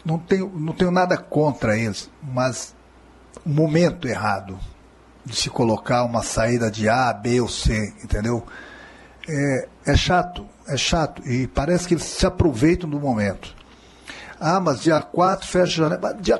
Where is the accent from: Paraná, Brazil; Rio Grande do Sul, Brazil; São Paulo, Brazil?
Rio Grande do Sul, Brazil; E eu posso criticar bastante, porque eu sou gaúcho.